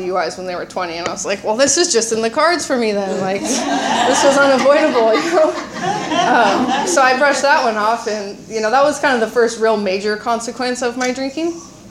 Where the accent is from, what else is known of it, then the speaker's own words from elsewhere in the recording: Ventura, California, United States; I grew up in Ventura with a mother and a father.